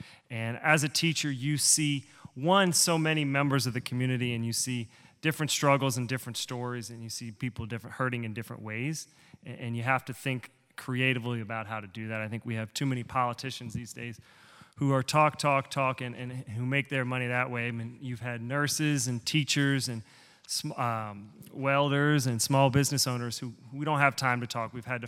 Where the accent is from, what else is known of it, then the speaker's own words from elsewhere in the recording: New Orleans, Louisiana, United States; I come today from New Orleans, but when you ask where I come from, I think about my faith. I come from a Catholic community.